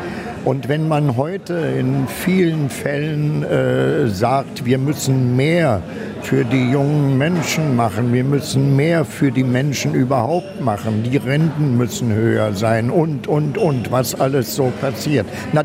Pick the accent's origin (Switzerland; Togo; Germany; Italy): Germany; Berlin; groß geworden in Schönhauser Allee, in der Carmen-Silber-Straße in Pankow, also kleinere Wohnungen.